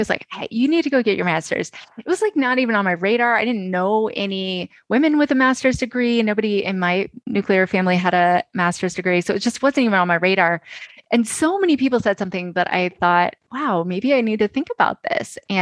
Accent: California, United States; Southern California, like San Diego.

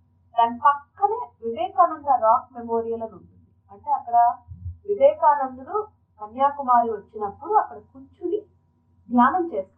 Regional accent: Visakhapatnam, Andhra Pradesh, India; ఆంధ్రప్రదేశ్లో భీములపట్నం బీచ్, మా ఊరు విశాఖపట్నం బీచ్ అండి.

